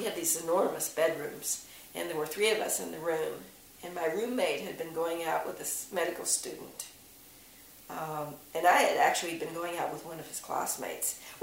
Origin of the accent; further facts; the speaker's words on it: Southern United States, United States; I knew a lot of black people growing up in the South.